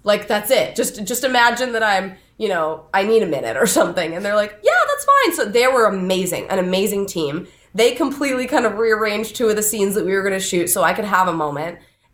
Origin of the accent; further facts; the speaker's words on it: Paradise Valley, Arizona, United States; Ironically enough, because I'm from Paradise Valley, Arizona.